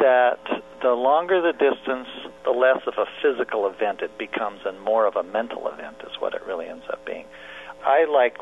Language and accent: English; Colorado, United States; I grew up in Colorado and, you know, went all through the public school system.